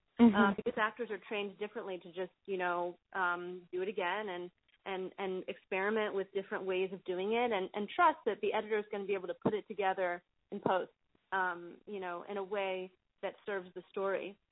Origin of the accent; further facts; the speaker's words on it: Miami, Florida, United States; We grew up in the Magnet, you know, theater programs that existed in Miami at the time.